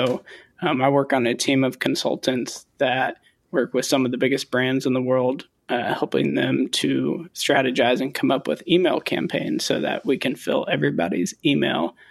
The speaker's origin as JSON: {"language": "English", "region": "Indiana", "country": "United States", "tie": "born or raised there", "said": "I went to school at Indiana University. So in my home state"}